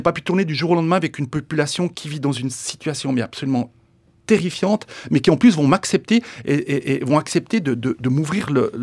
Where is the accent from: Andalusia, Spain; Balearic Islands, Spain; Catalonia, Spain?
Andalusia, Spain; J'habite à Lausanne, au bord du lac Léman, mais disons, il n'y a pas beaucoup de grillons. Je suis d'origine espagnole, je viens d'Andalousie, ma famille vient d'Andalousie.